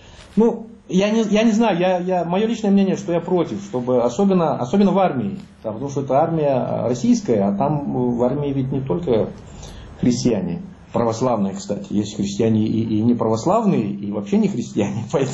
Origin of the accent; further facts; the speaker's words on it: Kazakhstan